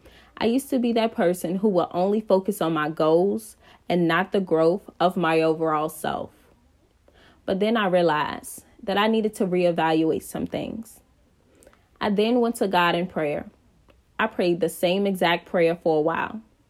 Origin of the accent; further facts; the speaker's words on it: Petersburg, Virginia, United States; I'm 24 years old, born and raised in Petersburg, Virginia.